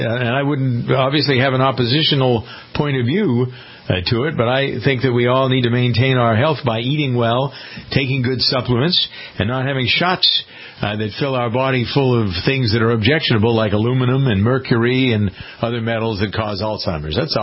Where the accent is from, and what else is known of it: Framingham, Massachusetts, United States; born or raised there